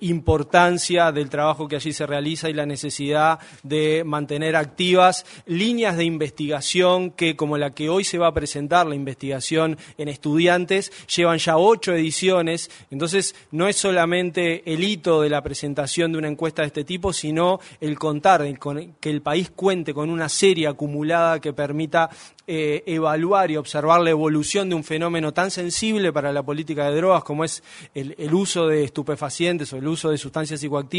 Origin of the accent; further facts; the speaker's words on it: Uruguay; como somos valorados los uruguayos